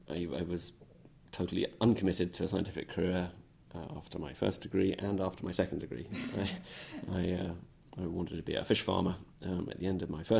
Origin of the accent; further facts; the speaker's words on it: Cambridge, East of England, United Kingdom; which I'd always wondered about because I grew up in Cambridge.